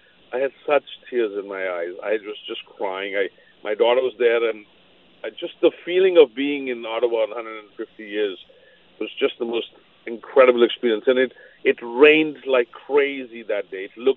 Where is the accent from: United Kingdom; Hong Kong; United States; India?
India; English is a second language; because of my visa at the time and being an Indian, I was only allowed to work only for 6 months in, you know, in France or in Germany or in Switzerland